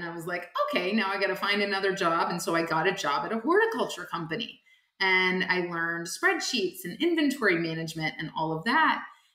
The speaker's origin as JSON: {"language": "English", "region": "Wisconsin", "country": "United States", "tie": "born or raised there", "said": "Well, I grew up in Wisconsin. I was raised by a single mom"}